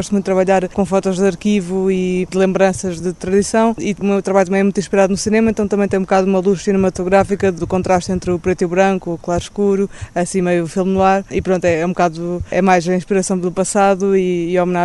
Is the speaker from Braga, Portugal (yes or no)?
no; Lisbon, Portugal; Não, sou de Lisboa.